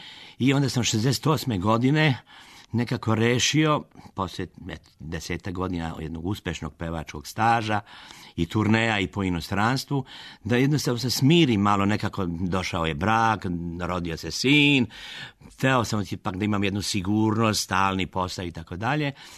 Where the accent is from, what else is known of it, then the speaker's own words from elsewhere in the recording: Mrkonjić Grad, Republika Srpska, Bosnia & Herzegovina; Pa ja sam rekao, rodom iz Bosne, iz Bosanske krajine, iz Mrkonjić grada.